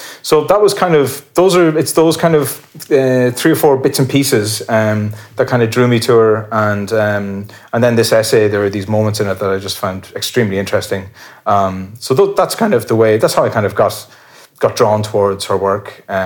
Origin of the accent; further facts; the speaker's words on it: Ballymahon, County Longford, Ireland; I'm from Ballymahon.